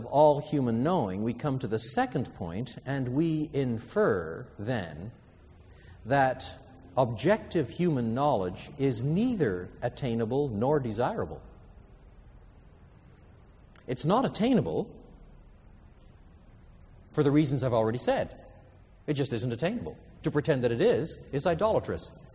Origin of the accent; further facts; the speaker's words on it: Quebec, Canada; I was brought up in French Canada.